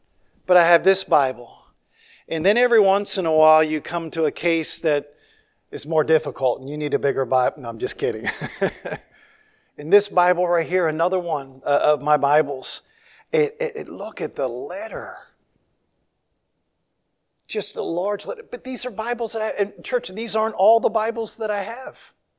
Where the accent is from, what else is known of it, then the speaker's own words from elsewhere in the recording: Washington, District of Columbia, United States; I grew up, I was born in Washington, D.C., grew up 10 miles outside of the city.